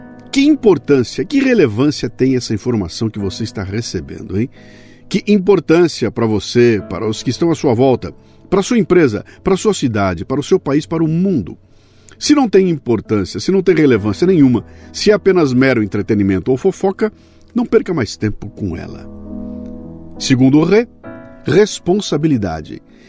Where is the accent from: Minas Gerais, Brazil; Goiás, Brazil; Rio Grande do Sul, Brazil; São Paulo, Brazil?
São Paulo, Brazil; Bauru; porque eu sou de Bauru e falo porta